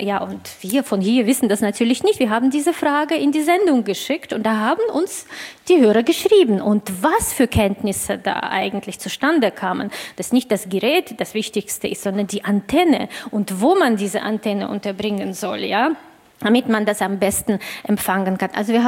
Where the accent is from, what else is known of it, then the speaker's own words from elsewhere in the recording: Russia; also für mich als Russin und Inhaberin des deutschen Passes und des russischen Passes